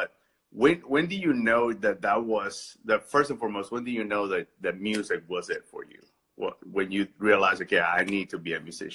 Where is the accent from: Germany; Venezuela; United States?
Venezuela; I'm actually from Venezuela. I'm a little bit north of Peru.